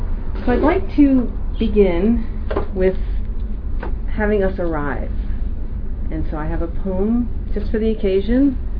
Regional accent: The Bronx, New York, United States; So I learned calligraphy. I'm from the Bronx. It was just a lucky thing.

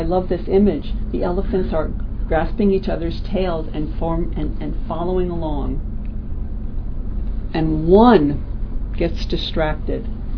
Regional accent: Paulden, Arizona, United States; No, I come from a town called Paulden, Arizona. We have a convenience store. It's known as the Pink Store, painted pink.

